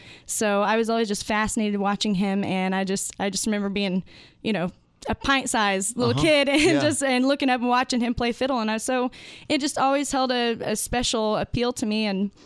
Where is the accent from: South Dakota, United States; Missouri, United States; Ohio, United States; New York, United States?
Missouri, United States; It's the guys are all out of Oklahoma, and I'm from Missouri.